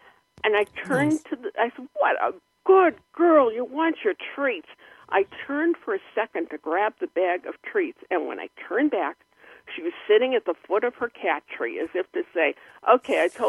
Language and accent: English; Massachusetts, United States; And, well, I'm from Massachusetts. People often think I'm talking about food.